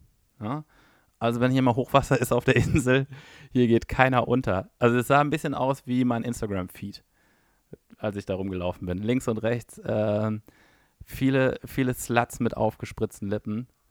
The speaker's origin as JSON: {"language": "German", "region": "Berlin", "country": "Germany", "said": "Als Berliner Untergrund-Techno-Jünger geht man natürlich nur ironisch"}